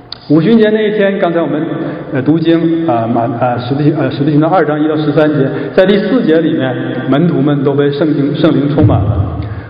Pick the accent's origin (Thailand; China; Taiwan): China; Northeast China; accent: Northeastern Mandarin; 当然我会讲东北话